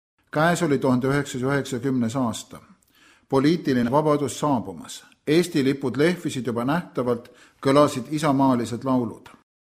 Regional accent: Hiiu County, Estonia; now in Vancouver, Canada; Mina tulen Kanadast, Vancouverist, aga muidu olen pärit Hiiumaalt, ütlesin.

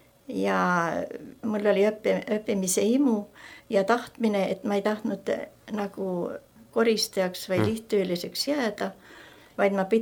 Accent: Kaarma, Saare County, Estonia; born there; Ei ole. Mina olen sündinud Saaremaal.

